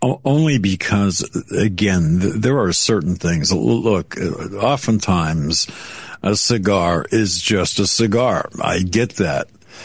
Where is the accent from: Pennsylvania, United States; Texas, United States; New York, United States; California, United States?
Pennsylvania, United States; we have a man charged in my home state of Pennsylvania, Altoona